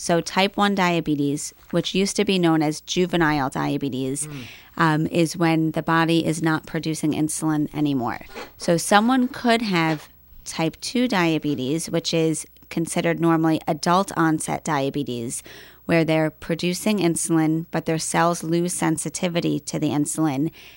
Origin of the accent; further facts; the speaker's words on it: Scarsdale, New York, United States; So I grew up in Scarsdale, which is actually funny because my practice right now is back in Scarsdale.